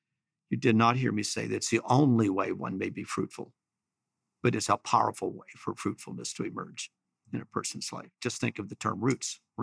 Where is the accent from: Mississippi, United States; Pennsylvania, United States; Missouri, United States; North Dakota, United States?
Pennsylvania, United States; Chambersburg; I'm from Chambersburg. I attend Strasburg Mennonite Church. I grew up on a dairy farm.